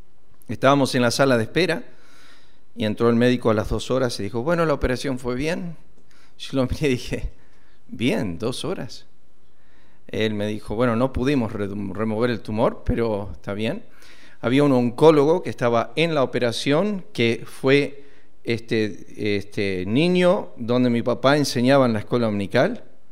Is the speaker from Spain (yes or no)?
no; Argentina; also born or lived in United States; pastoreé una iglesia en Estados Unidos por más o menos 3 años y después de ahí vinimos a la Argentina. Yo me crié en la Argentina, mis padres eran misioneros, mi papá era fundador de iglesias